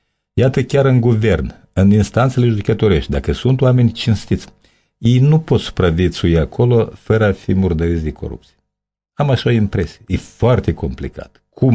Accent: Moldova; also born or lived in Russia

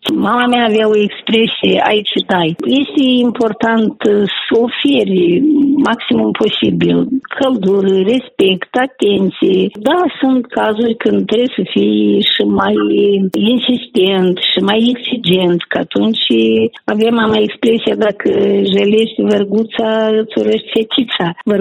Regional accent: Vadul lui Sac, Dubăsari District, Moldova; copilărie foarte frumoasă, n-am avut noroc în viața mea de profesori de excepție, colegi, totdeauna la noi în sat s-a promovat valorile adevărate, cultură, artă, tot ce ține de suflet și am zis că aș putea și fac parte din comunitatea Vadului Sac.

